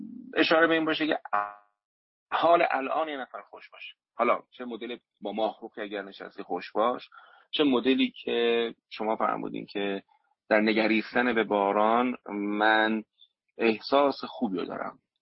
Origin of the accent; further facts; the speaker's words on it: Iran; من الان تو ایران به دنیا اومدم و وقتی میرم میشینم در یک محفل خارج ایران